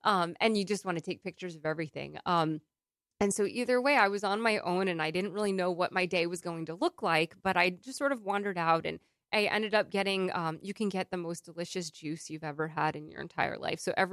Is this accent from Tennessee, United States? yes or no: no; New York, United States; it's like any tropical place you go to as a New Yorker, it takes you a good 4 or 5 days to meet their pace